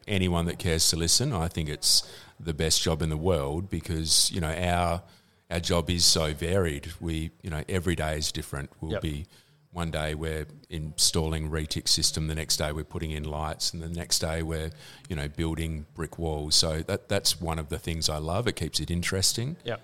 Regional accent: Busselton, Western Australia, Australia; worked for bricklayers when I was growing up in Busselton.

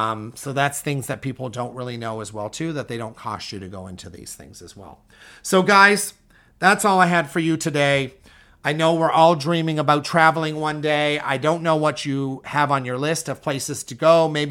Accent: Canada; I know I'm Canadian

